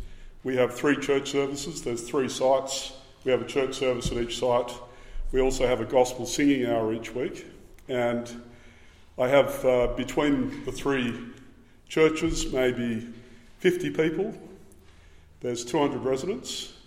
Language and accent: English; Perth, Western Australia, Australia; also born or lived in Hobart; And my wife Amanda Sue and I, we're from Perth, and we left 12 years ago to go and minister at Cornerstone Presbyterian Church in Hobart. And we've just returned back to Perth.